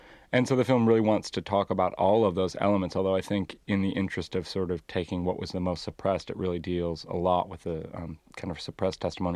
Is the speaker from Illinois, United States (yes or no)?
yes; Chicago, Illinois, United States; I grew up in Chicago. I'm the youngest of 13 kids.